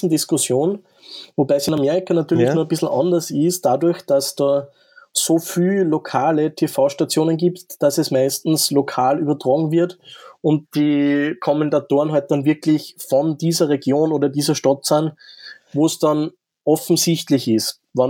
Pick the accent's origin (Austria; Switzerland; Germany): Austria; Linz, Upper Austria; Und es ist wir als Linzer, wir spielen ja auch in der Keine-Sorgen-Arena.